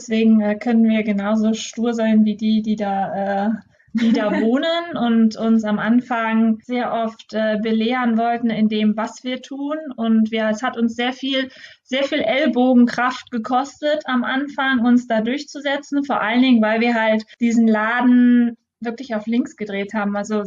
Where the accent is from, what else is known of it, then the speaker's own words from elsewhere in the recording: Solingen, North Rhine-Westphalia, Germany; also wir wohnen ja jetzt auch in Solingen, zwischen Düsseldorf und Köln gelegen. Mhm. Wir sind hier aufgewachsen im Stadtteil Ohligs